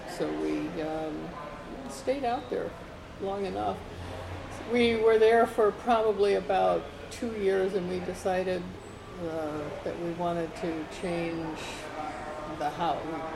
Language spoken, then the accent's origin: English; Chicago, Illinois, United States; born there; Well, I was born in Chicago, May 6, 1940.